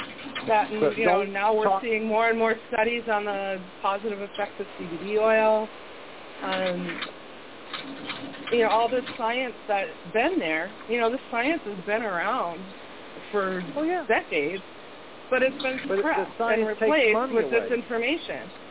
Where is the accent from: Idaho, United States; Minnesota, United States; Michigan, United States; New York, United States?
Minnesota, United States; I grew up in Minnesota, and the Mall of America used to have a comedy club called Knuckleheads Comedy Club.